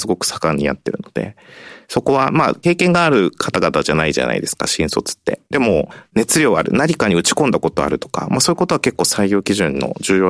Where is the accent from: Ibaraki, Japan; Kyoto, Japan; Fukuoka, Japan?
Fukuoka, Japan; 私も地方の出身なので、まあ、私の地元で営業して A8 ネットのサービスを使ってもらって、まあ、福岡なんですけど